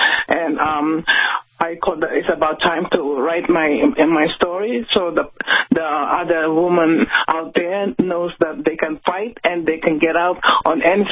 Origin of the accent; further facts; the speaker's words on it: Philippines; English is a second language; now in United States; I came from another country. I'm from the Philippines